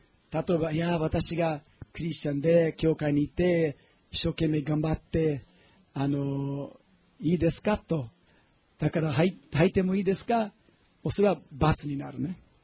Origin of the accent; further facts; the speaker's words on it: Brazil; ブラジルはこのカトリックの背景が強いから、僕はブラジルで育ちましたんですけども